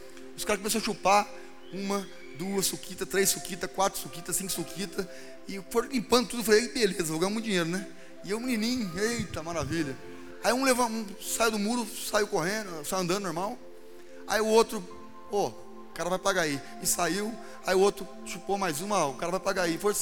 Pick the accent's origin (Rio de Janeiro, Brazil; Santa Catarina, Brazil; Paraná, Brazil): Paraná, Brazil; Cianorte; Quando eu me conheci por gente lá no Paraná, cidade que eu nasci, lá em Cianorte, no Paraná, quando eu era criança.